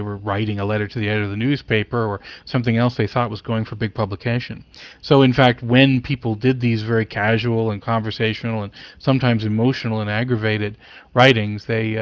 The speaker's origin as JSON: {"language": "English", "country": "Canada", "tie": "born or raised there", "said": "Well, I grew up in Canada, and Canada had not been connected to the internet as much as the U.S."}